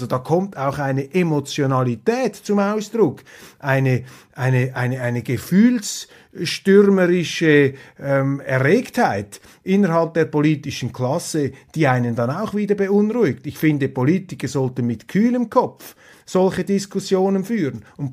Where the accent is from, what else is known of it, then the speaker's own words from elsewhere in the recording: Switzerland; aber das sage ich Ihnen als Schweizer